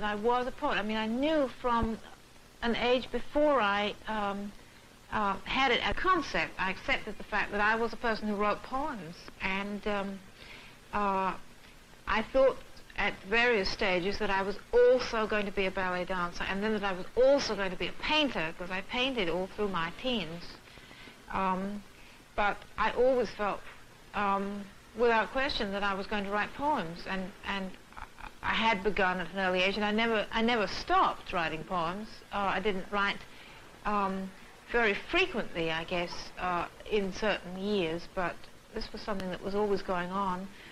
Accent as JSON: {"language": "English", "region": "England", "country": "United Kingdom", "tie": "born or raised there", "said": "So I grew up in England, but I didn't go to school, and therefore I don't think I was ever very English. I mean, I felt Welsh, and I felt Russian-Jewish, you know."}